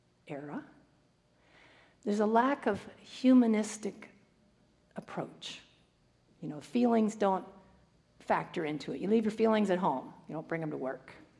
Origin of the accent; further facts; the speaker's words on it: Canada; When I was a teenager growing up in Canada